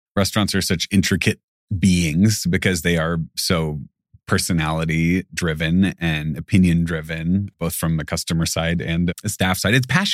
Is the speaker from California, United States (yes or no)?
yes; California, United States; now in Seattle, United States; Growing up in California and knowing California, I mean, the growing season is so infinite.